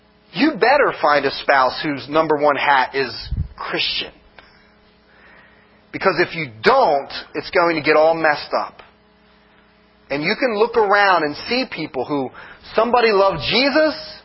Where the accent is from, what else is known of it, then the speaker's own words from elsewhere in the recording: Millville, United States; Well, I was waiting for somebody to say Millville, but I'm from Millville.